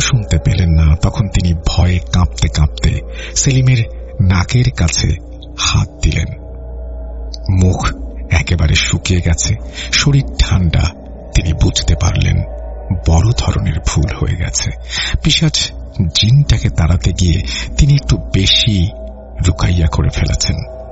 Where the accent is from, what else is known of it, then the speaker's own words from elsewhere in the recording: Dhaka, Dhaka Division, Bangladesh; আমার বাড়ি ঢাকা জেলার কামরাঙ্গীর চর থানার কাছে মাদ্রাসাপাড়া এলাকায়।